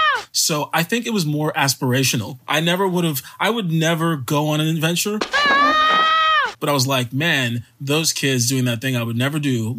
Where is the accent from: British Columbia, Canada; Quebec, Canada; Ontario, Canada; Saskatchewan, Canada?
Quebec, Canada; Montreal; So I was born in Montreal in Côte-des-Neiges and then we moved to Pierrefonds, which is like a suburb of Montreal.